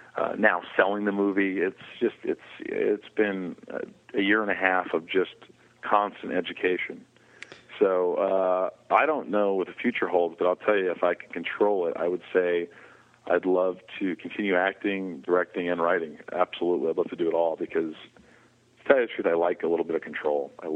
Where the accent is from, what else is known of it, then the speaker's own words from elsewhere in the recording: Newburgh, Indiana, United States; We shot in my hometown of Newburgh in Evansville, Indiana.